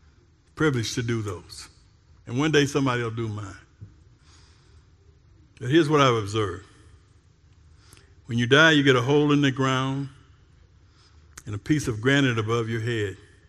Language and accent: English; United States; And as an American, I can tell you I love America.